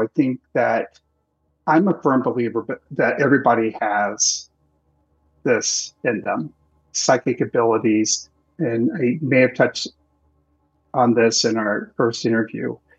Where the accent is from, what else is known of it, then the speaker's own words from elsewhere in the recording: Kansas City, Missouri, United States; And to me, it was always based on the house I grew up in Kansas City, and seeing the Civil War soldier ghost guy in that house